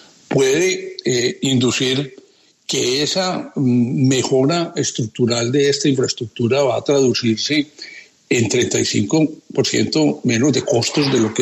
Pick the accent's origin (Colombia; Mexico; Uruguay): Colombia; A veces nosotros no nos damos cuenta como colombianos de las ventajas que tenemos.